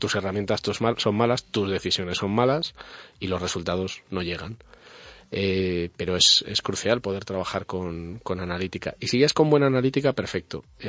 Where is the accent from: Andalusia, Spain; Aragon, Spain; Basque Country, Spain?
Aragon, Spain; O sea, yo soy aragonés y no tengo por costumbre mentir.